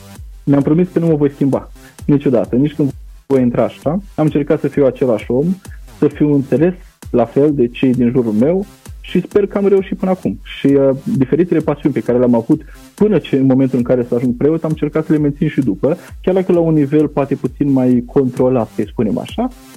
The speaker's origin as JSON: {"language": "Romanian", "town": "Suceava", "region": "Suceava County", "country": "Romania", "said": "Sunt din Suceava și spun că, într-adevăr, cum spuneai adineaur, că fac parte dintr-o generație mai nouă"}